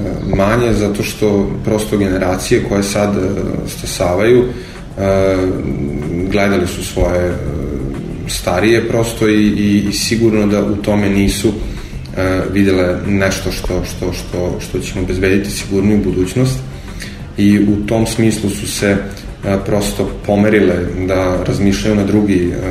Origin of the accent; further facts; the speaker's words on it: Serbia; Mladi kod nas u Srbiji, onako iskreno, posle više godina iskustva imam utisak